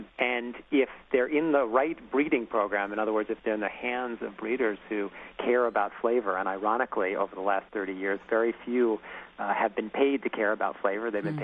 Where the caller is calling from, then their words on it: New York, United States; I'm calling you from Blue Hill Farm, actually